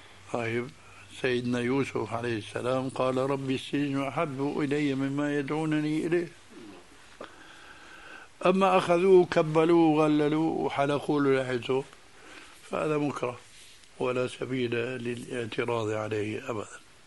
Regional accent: Syria

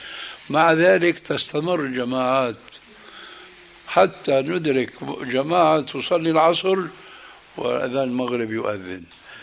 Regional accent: Damascus, Damascus Governorate, Syria; وأنا ربيت في دمشق

